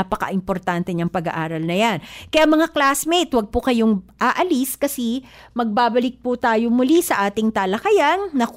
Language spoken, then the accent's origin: Tagalog; Tondo, Metro Manila, Philippines; Diba, halimbawa ako, dahil ako ay galing sa Tondo, hindi Tagalog talaga kami, o di ano, sabihin mo nang angkan ni na Raha Sulaiman, mm-hmm.